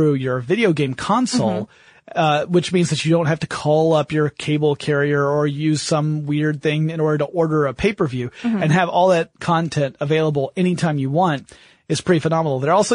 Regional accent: Atlanta, Georgia, United States; And I grew up in the Atlanta area.

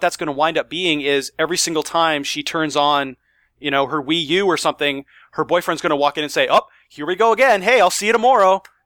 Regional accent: Canada; I'm Canadian.

